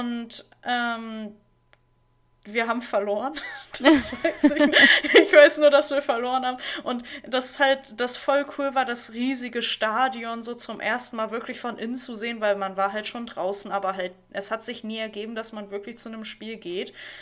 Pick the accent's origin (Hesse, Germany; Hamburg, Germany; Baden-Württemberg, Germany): Hamburg, Germany; als Hamburger